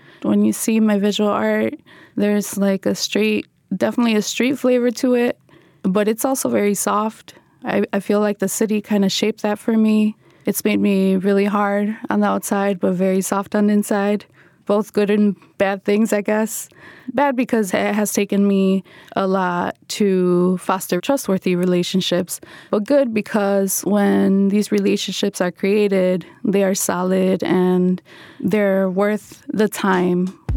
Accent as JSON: {"language": "English", "town": "Chicago", "region": "Illinois", "country": "United States", "tie": "born or raised there", "said": "Growing up in Chicago has been both challenging and rewarding."}